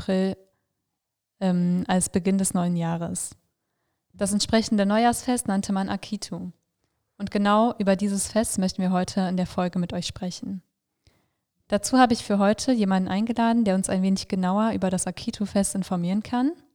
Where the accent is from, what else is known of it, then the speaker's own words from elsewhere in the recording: Paderborn, North Rhine-Westphalia, Germany; ich komme aus Paderborn.